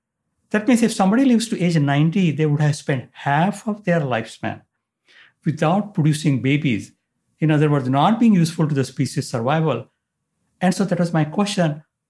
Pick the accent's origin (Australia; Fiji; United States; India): India; I was born and raised in India.